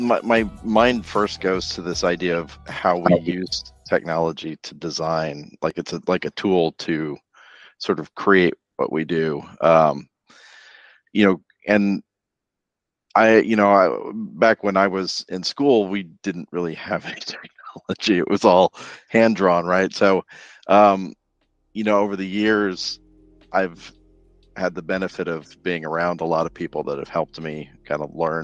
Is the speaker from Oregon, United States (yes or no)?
no; Oklahoma, United States; moved away as an adult; also born or lived in Boston; now in Los Angeles, United States; You know, I actually went to Oklahoma State, so I grew up in Oklahoma. Then from there, I spent a number of years in Boston, and then I got kind of tired of being cold all the time. So I went to the exact opposite and moved to Los Angeles